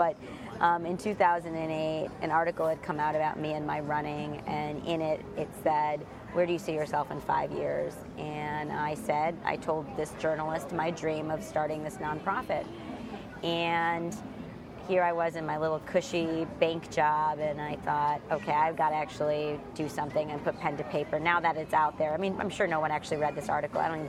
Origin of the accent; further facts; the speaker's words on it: Chicago, Illinois, United States; I grew up in Chicago in two different neighborhoods, so Pilsen and Little Italy.